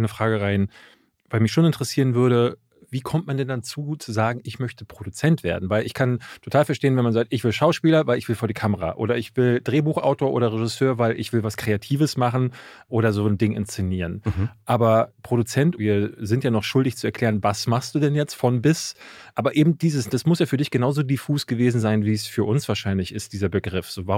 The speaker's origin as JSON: {"language": "German", "region": "Berlin", "country": "Germany", "tie": "born or raised there", "said": "ich bin in Berlin-Marzahn groß geworden."}